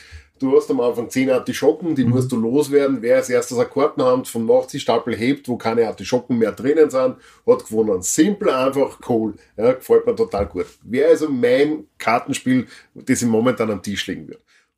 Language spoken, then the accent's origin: German; Austria; als Österreicher